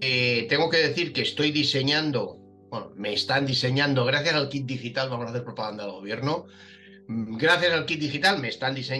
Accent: Balearic Islands, Spain; me pregunta, ¿eres vasco? No, soy mallorquín.

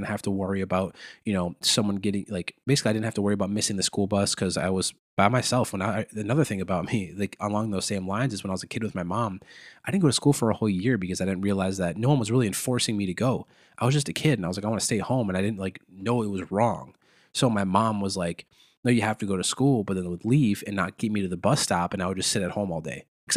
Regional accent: Prior Lake, Minnesota, United States; And then when I grew up in Prior Lake Savage area, that taught me the harsh realities of life

